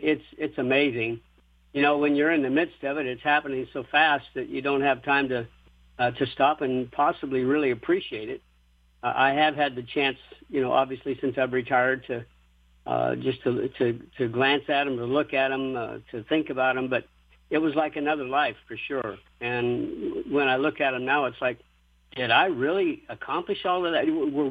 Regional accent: Colorado, United States; Well, I was raised in the mountains of Colorado. The nearest racetrack was in Denver, and we never went

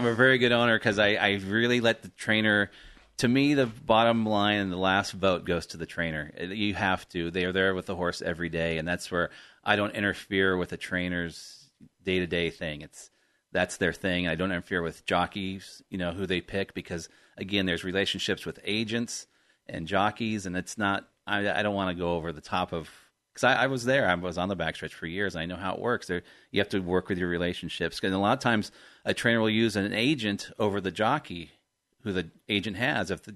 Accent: England, United Kingdom; As an Englishman, you'd think, it's very common.

